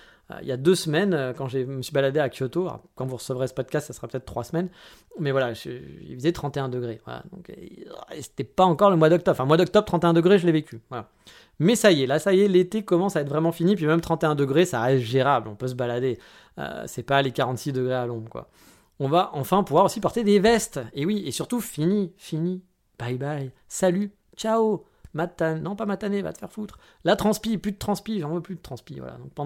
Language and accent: French; France; je suis un bon français pour ça